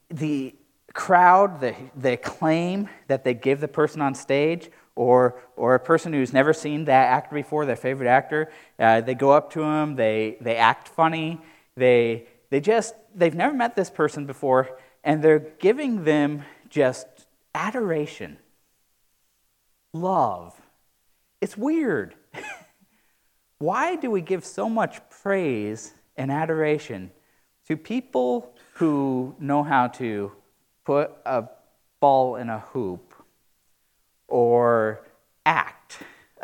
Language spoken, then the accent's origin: English; Los Angeles, California, United States; also born or lived in Chattanooga, United States; I'm from Chattanooga, Tennessee. But I was only there 2 months. I spent most of my life in California and a lot of it in LA.